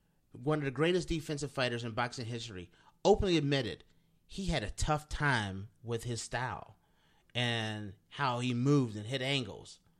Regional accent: Ohio, United States; I'm from Ohio. I'd just go home in the wintertime.

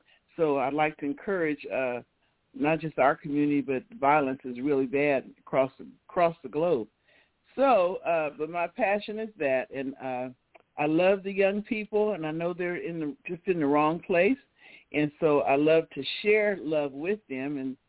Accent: Sacramento, California, United States; And my upbringing and growing up in Del Paso Heights, I saw a lot of violence, and it really hasn't changed.

